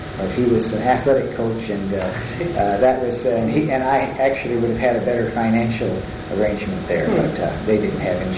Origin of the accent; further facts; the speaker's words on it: Imlay City, Michigan, United States; born there; I was born in Imlay City, Michigan, that's I-M-L-A-Y. City, Michigan, on June 13th, 1920.